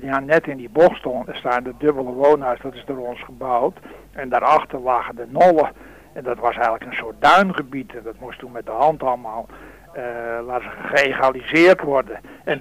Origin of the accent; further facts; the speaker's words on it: Beverwijk, North Holland, Netherlands; Die wortelen die had enkel maar te maken met het feit dat wij uit Beverwijk vandaan kwamen.